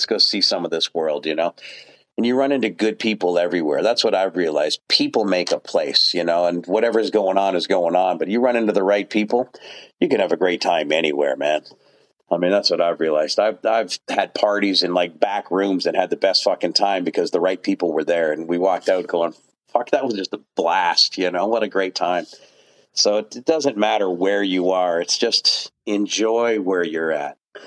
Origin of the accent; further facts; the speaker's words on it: Kitchener-Waterloo, Ontario, Canada; I'm just glad to connect with a few people from my hometown of Kitchener-Waterloo.